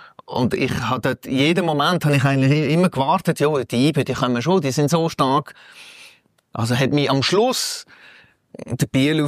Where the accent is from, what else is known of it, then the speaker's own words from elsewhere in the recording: Basel, Basel-Stadt, Switzerland; born there; Also ich bin in Basel geboren, in der Stadt Basel geboren.